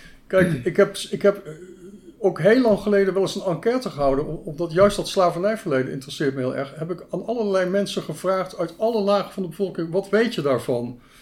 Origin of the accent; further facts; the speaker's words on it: Aruba; Ik ben opgegroeid op Aruba.